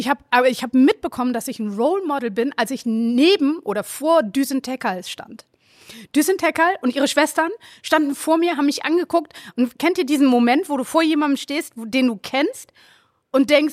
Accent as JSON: {"language": "German", "region": "Hamburg", "country": "Germany", "tie": "born or raised there", "said": "Ja, auch, Hamburger Dirn. Ich bin genauso in Deutschland geboren und aufgewachsen wie du."}